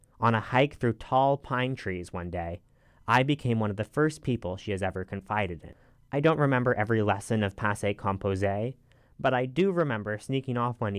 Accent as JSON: {"language": "English", "town": "Toronto", "region": "Ontario", "country": "Canada", "tie": "born or raised there", "said": "Growing up in Toronto, I had an insecurity that most Americans don't even consider. Je ne peux pas parler français. I can't speak French."}